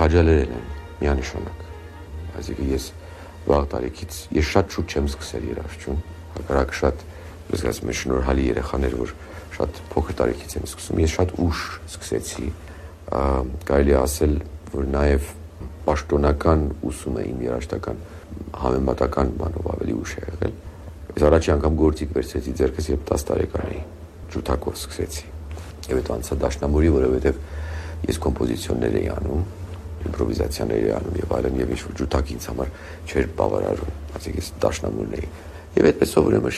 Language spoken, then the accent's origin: Armenian; Iran; Ես իրականության մեջ իմ մանկությունը և պատանեկության այդ սկզնական շրջանը, որ անցկացրել եմ Պարսկաստանում